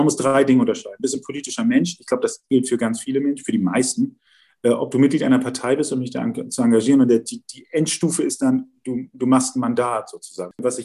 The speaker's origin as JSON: {"language": "German", "region": "Hamburg", "country": "Germany", "tie": "born or raised there", "said": "Ich bin ja Wilhelmsburger. Ich bin ja in Wilhelmsburg aufgewachsen und so."}